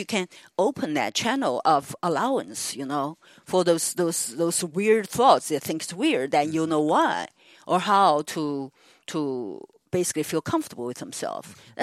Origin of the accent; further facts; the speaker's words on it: United States; Also, I'm an American.